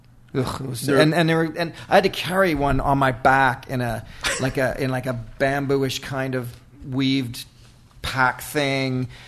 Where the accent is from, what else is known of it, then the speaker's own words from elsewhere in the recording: Canada; I have to. I'm Canadian.